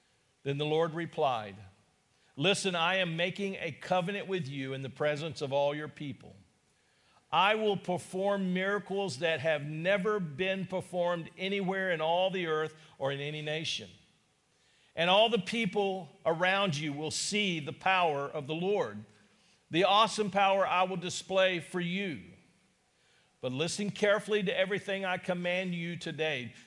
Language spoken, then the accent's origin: English; the South, United States; I'm from the South, and I know it's when you say you're a Southern, it's not talking about direction